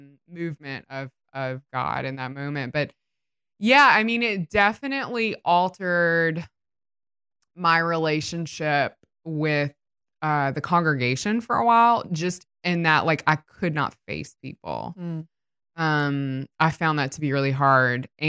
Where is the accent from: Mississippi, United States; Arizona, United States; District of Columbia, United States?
Mississippi, United States; I grew up in Mississippi. We're surrounded by a lot of sort of more evangelical, we'll use the tattered version of the word, but fervent, I would say, Christians